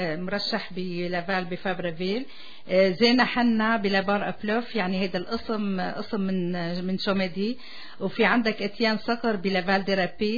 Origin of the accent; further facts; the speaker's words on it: Syria; now in Laval, Canada; انا طبعا سوريه وبفتخر باصلي وبحب بلدي الثاني كندا اللي صار لي فيها 37 سنه، ربيت اولادي الاثنين بمدينتي لافال اللي صار لي فيها اكثر من 30 سنه